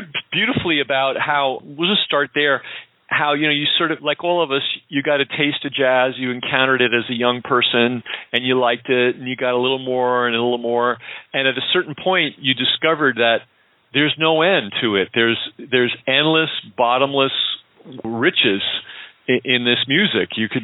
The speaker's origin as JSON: {"language": "English", "town": "New York City", "region": "New York", "country": "United States", "tie": "born or raised there", "said": "I grew up in New York City, but I spent a lot of time in the San Francisco Bay Area."}